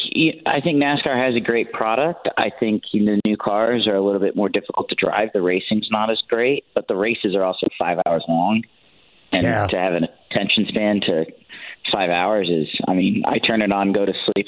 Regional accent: Woodbury, Connecticut, United States; So I grew up in Woodbury. So Lime Rock was only a 35-minute drive.

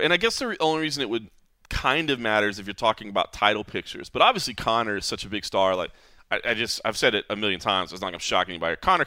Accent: Dallas, Texas, United States; Obviously, it's my hometown. I'd love to see it. And Texas is allowing crowds to some degree.

